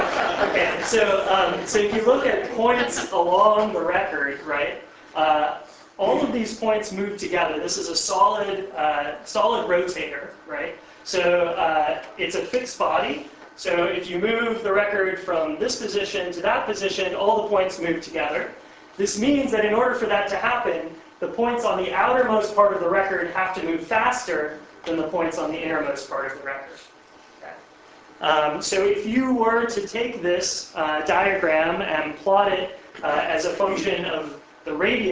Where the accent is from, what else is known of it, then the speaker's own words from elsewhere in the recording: Chicago, Illinois, United States; I'm from Chicago. It was snowing a week before I got here.